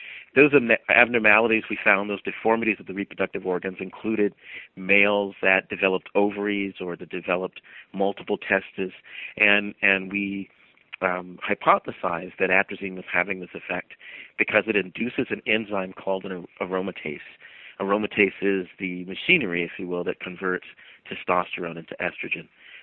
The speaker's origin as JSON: {"language": "English", "region": "South Carolina", "country": "United States", "tie": "born or raised there", "said": "Sure. Well, I grew up in South Carolina."}